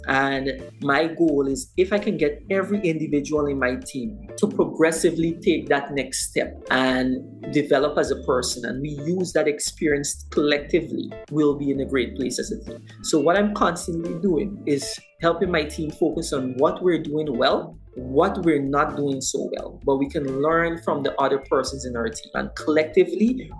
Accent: Guyana; I'm from Guyana. And yes, we are part of South America.

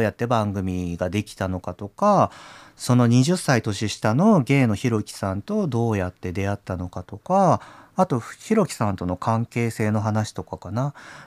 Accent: Osaka, Japan; born there; 僕も大阪生まれだから関西弁大好きなんですけど、

